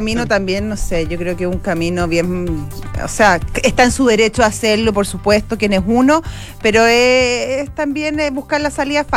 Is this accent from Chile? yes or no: yes; Chile; que somos súper atractivos para venir para invertir a Chile. No somos Argentina, no somos Brasil.